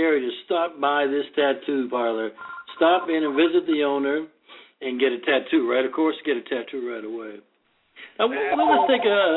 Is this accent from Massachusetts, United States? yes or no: yes; Boston, Massachusetts, United States; I grew up in South Boston.